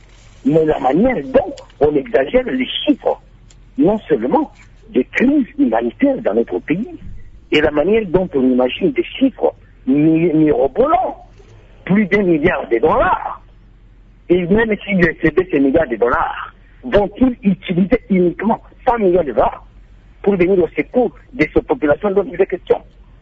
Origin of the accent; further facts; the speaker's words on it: South Kivu, DR Congo; je suis à Ouvira, je viens des montagnes de Moulengue d'ailleurs